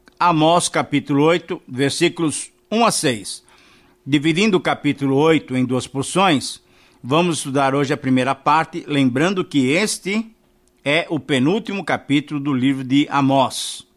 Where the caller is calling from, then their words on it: Lençóis Paulista, São Paulo, Brazil; Sou da cidade de Lençóis Paulista e estou enviando este e-mail